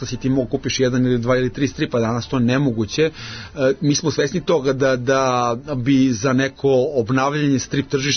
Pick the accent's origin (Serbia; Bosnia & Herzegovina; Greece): Serbia; Leskovac, Southern and Eastern Serbia; eto i kod nas u Leskovcu naša balkanska smotra najstrip autora, znači imamo u Srbiji